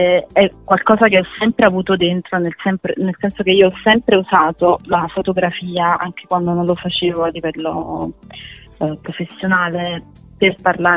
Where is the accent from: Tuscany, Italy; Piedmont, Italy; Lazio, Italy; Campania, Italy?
Campania, Italy; Ischia; in quanto sono nata a Ischia, ho vissuto a Ischia